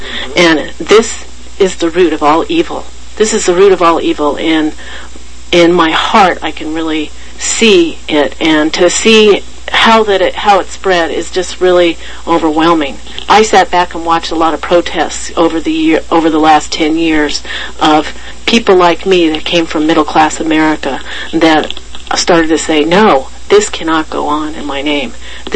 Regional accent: Los Angeles, California, United States; And I grew up privileged in Los Angeles in California. And my father was a corporate man.

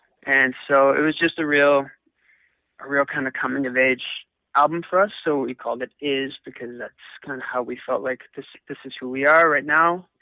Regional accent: Vancouver, British Columbia, Canada; We're from Vancouver, so we're based here

